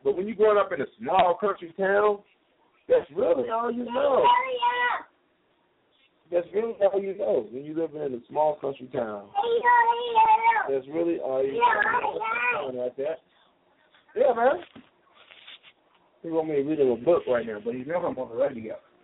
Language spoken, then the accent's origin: English; Muskogee, Oklahoma, United States; since I'm from Muskogee, she's from Muskogee too.